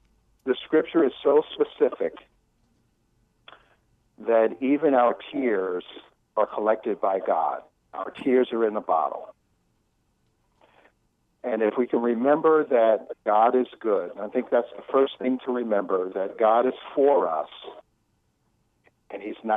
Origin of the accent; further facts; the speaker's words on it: New York, United States; especially growing up in New York when I used to play on cement all the time.